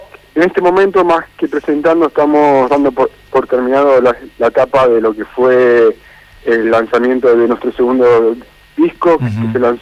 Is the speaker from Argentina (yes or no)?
yes; Caseros, Buenos Aires Province, Argentina; En realidad somos porteños, ¿eh? Eso cabe aclararlo. No somos la ciudad, somos de lo que es Casero, zona oeste.